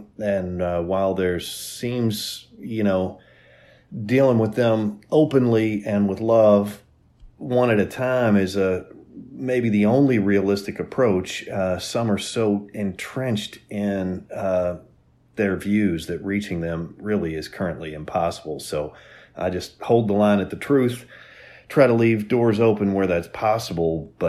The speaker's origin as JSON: {"language": "English", "town": "Louisville", "region": "Kentucky", "country": "United States", "said": "from Louisville, Kentucky."}